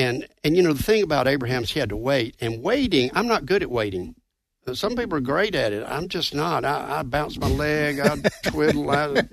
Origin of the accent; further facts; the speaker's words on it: Georgia, United States; also born or lived in Florida; I was born in Florida, grew up in Georgia.